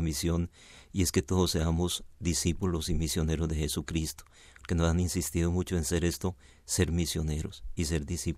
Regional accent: Caquetá, Colombia; Vengo de un territorio de Colombia que es el Caquetá, un territorio muy especial de muchos contrastes.

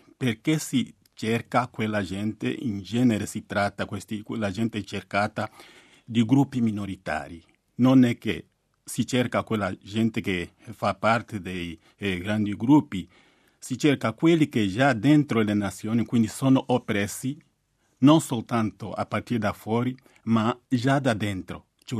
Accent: Angola; Nei confini tra Angola, il mio paese, e la Namibia

